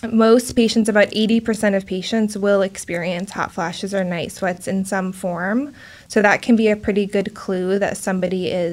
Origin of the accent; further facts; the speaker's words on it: Alaska, United States; also born or lived in Wisconsin, United States; now in Portland, United States; I came here from Wisconsin and am originally from Alaska, so this was closer to home without going all the way back to a cold state.